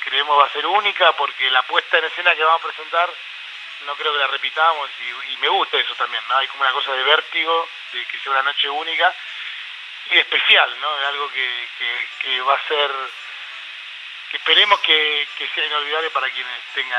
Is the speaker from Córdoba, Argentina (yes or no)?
no; La Plata, Buenos Aires Province, Argentina; now in Buenos Aires, Argentina; A mí me encanta, los platenses son muy orgullosos de mi ciudad. Yo soy fan de La Plata